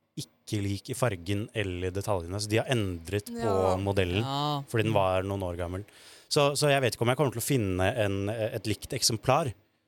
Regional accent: Oslo, Norway; now in Bergen, Norway; Som jeg lappet og sydde i påsken da jeg var hjemme i Oslo

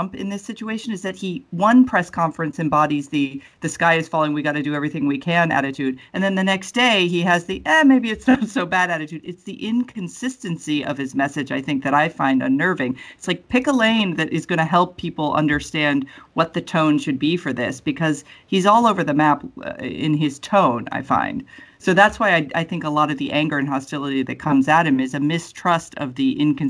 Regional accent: Florida, United States; I mean, I grew up in Florida, so whenever there was a hurricane barreling towards the state

